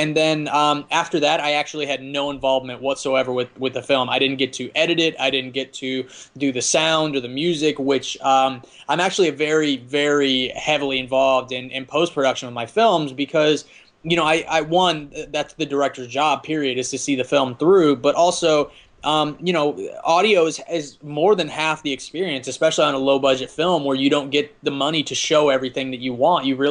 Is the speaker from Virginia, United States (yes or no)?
no; Arkansas, United States; I grew up in Arkansas and kind of the Bible Belt, and everything was really taboo.